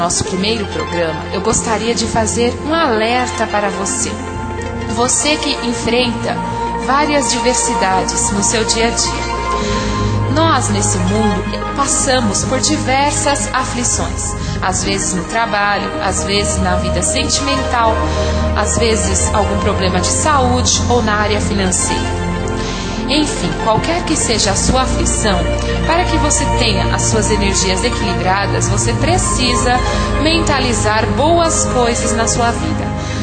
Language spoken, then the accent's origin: Portuguese; São Paulo, Brazil; eu sou de São Paulo, capital, tenho 29 anos